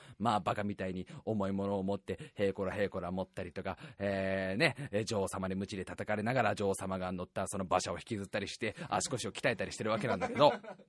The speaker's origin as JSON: {"language": "Japanese", "region": "Saitama", "country": "Japan", "tie": "born or raised there", "said": "埼玉生まれ埼玉育ち"}